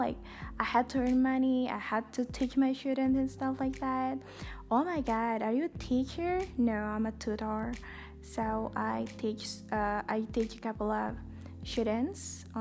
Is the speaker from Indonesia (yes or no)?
yes; Indonesia; first language Indonesian; English is a second language; I'm so sorry it's spoken in Bahasa Indonesia, in my own language, my mother tongue.